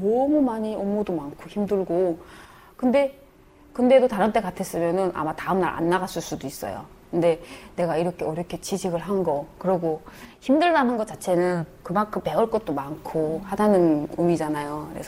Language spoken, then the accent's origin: Korean; North Korea; now in South Korea; 내가 저쪽에 탈북민이라는 거를 감춰고